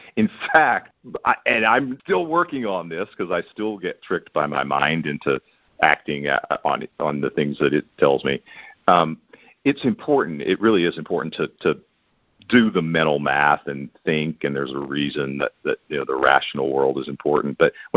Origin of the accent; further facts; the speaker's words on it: United States; And as an American, I like things clean and organized.